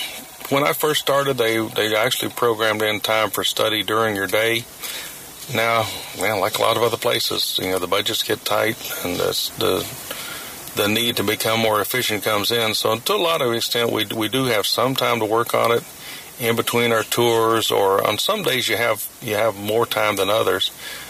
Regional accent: Florida, United States; growing up in Florida, I actually watched from my schoolroom windows over in Polk County out past Orlando.

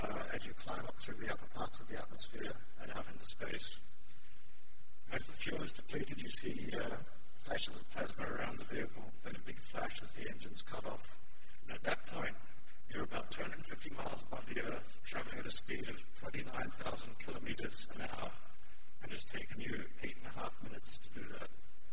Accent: Adelaide, South Australia, Australia; as a young child growing up in Adelaide, I had dreams of being an astronaut

